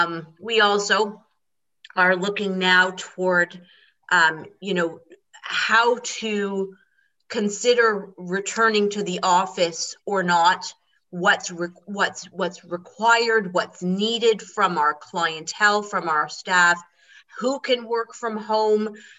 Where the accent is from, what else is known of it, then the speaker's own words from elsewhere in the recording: Toronto, Ontario, Canada; So I'm going to answer I'm from Toronto.